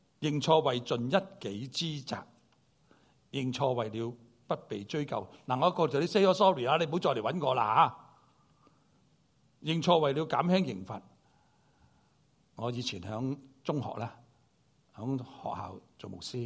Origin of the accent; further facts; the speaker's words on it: Chaozhou, Guangdong, China; 好像我是潮州人， 我恨食潮州菜样